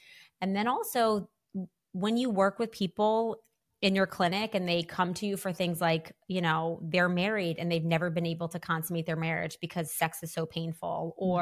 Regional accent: New Orleans, Louisiana, United States; and then now I'm back in New Orleans, which is my hometown

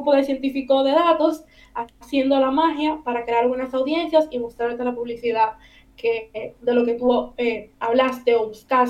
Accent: Dominican Republic; soy dominicana, vivo en República Dominicana.

